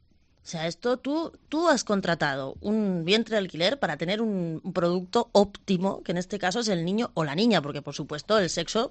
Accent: Barcelona, Catalonia, Spain; Yo soy de Barcelona.

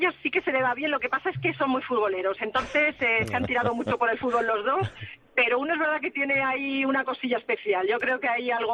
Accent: Madrid, Community of Madrid, Spain; now in Palma de Mallorca, Spain; Yo vivo en Palma de Mallorca, aunque soy madrileña

